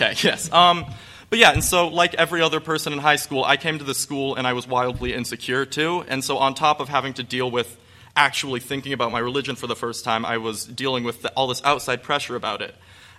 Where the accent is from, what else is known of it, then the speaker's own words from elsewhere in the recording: Alpine, Utah, United States; I'll just get right into it. I grew up in Alpine, Utah, which, for those of you who don't know, is like the Mormon bubble within the Mormon bubble of Utah County